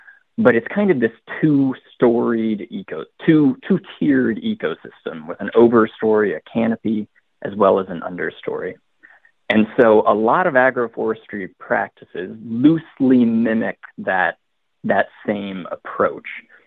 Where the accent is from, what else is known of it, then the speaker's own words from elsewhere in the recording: Monticello, Illinois, United States; now in Madison, United States; I was born and raised in Illinois before I say that I currently live in Madison, Wisconsin. So I'm originally from Monticello